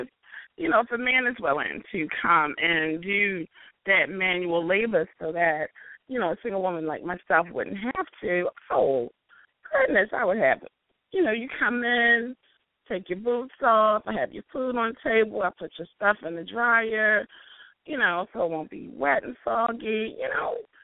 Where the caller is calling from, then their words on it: Maryland, United States; I'm calling from Maryland.